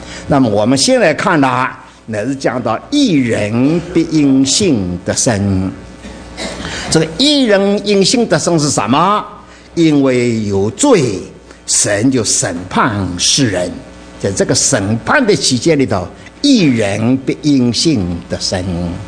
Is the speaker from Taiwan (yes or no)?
no; China; 我们都是中国人，是儒家的影响了